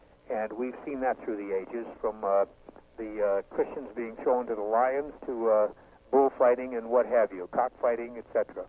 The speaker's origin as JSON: {"language": "English", "town": "Detroit", "region": "Michigan", "country": "United States", "tie": "born or raised there", "also_born_or_lived": "New York / Buffalo / Cleveland / Oakland", "moved": "yes", "said": "Right. I grew up in Detroit. That was home for me. And then I left in 1957 and ended up in places like New York and Buffalo and also Cleveland and San Francisco Bay Area, Oakland, actually, and then came down to Los Angeles."}